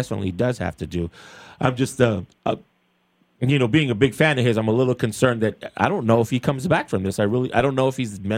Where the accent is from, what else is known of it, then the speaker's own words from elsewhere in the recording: Boise, Idaho, United States; I'm originally from Boise, Idaho.